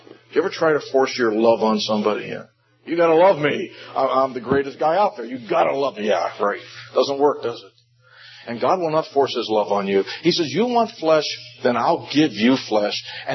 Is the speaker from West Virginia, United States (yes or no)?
yes; West Virginia, United States; born there; You know, I was born in West Virginia.